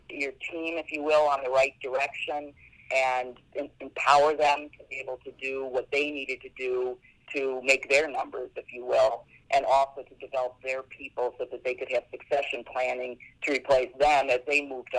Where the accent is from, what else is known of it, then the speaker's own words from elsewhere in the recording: Chicago, Illinois, United States; it was also in my hometown. I'm from Chicago, so being here in Chicago was also nice.